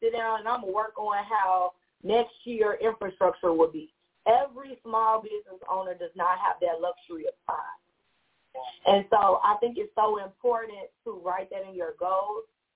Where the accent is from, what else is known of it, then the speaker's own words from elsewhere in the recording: Chicago, Illinois, United States; we're from the Midwest, like I am. I'm a Chicago girl.